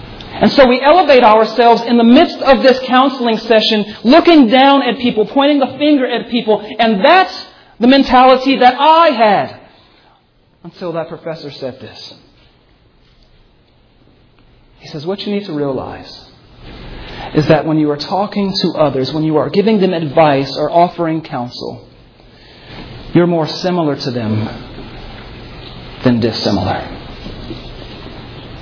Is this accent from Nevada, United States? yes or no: yes; Las Vegas, Nevada, United States; What if, God, I'm from Vegas, so I can do a little bargaining.